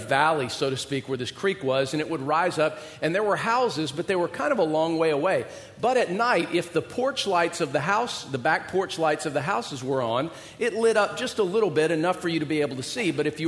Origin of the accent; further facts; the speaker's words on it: Georgia, United States; I grew up in Georgia, as most of you guys know, and a few hundred yards from our house was this wooded creek area that we loved to go and play in.